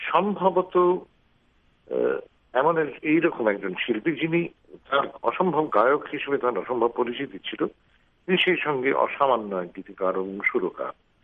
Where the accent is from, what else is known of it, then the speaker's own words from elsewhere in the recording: West Bengal, India; আমি তো পশ্চিমবঙ্গের লোক, বাংলাদেশে কি কি হয়েছিল ধরুন 6-এর দশকে বা 7-এর দশকে আমি অত ভালো জানি না